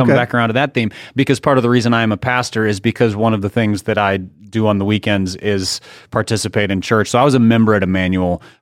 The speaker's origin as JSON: {"language": "English", "region": "Minnesota", "country": "United States", "tie": "born or raised there", "said": "I grew up in Minnesota, so I'm still a Minnesota sports fan"}